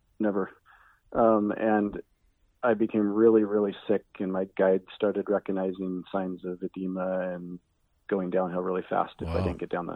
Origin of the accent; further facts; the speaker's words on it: Sonoma, California, United States; it was through the travel that I discovered Napa Valley, even though I grew up in Sonoma.